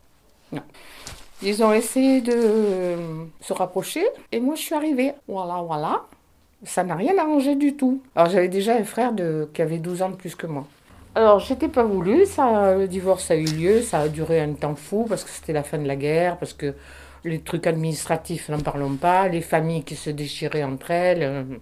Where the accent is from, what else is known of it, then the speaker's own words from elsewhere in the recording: Nice, Provence-Alpes-Côte d'Azur, France; born there; Je vais avoir 79 ans. Je suis née à Nice.